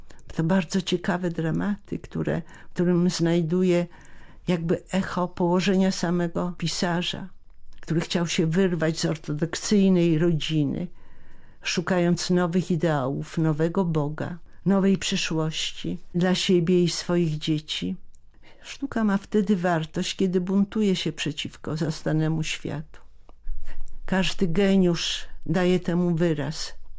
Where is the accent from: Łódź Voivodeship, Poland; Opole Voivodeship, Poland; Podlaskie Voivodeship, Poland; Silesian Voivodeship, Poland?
Łódź Voivodeship, Poland; Łódź; jestem łodzianką.